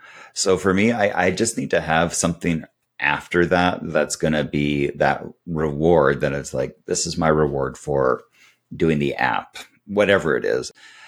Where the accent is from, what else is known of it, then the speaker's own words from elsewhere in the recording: Canada; it's Winnipeg. It is like minus 40. Yeah. I'm Canadian.